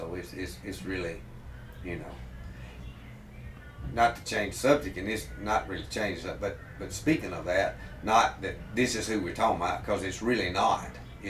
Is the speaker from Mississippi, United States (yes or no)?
yes; Bentonia, Mississippi, United States; But really the reason he said that was nobody knew about Bentonia. So I'm from Bentonia.